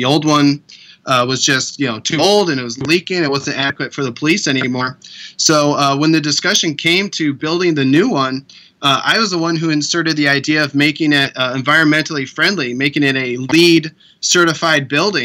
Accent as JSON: {"language": "English", "town": "Bexley", "region": "Ohio", "country": "United States", "tie": "born or raised there", "said": "this opportunity opened up in the southwest corner of my hometown of Bexley there in Ohio"}